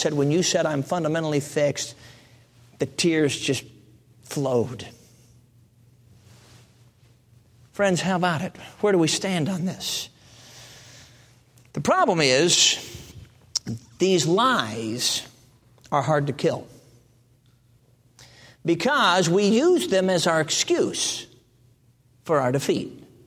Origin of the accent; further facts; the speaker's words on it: Chicago, Illinois, United States; Now, I grew up in Chicago, and so I don't know anything about country living.